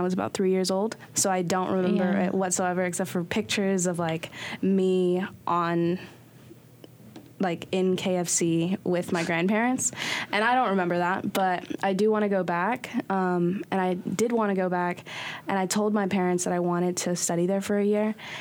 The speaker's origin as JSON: {"language": "English", "town": "New York City", "region": "New York", "country": "United States", "tie": "born there", "said": "So I was born in New York. So I was actually born, like, not on the street on Broadway, but a hospital in Broadway."}